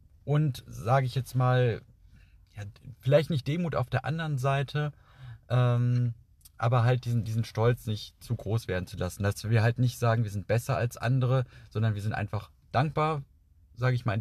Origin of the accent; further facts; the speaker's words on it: Bonn, North Rhine-Westphalia, Germany; Ich bin gebürtig aus Bonn, ich bin Deutscher, ich fühle mich auch als Deutscher, aber ich habe halt auch Migrationshintergrund. Also aus der ehemaligen UdSSR, also meine Familie kommt zum Teil, gehört hier halt zu den Spätaussiedlern.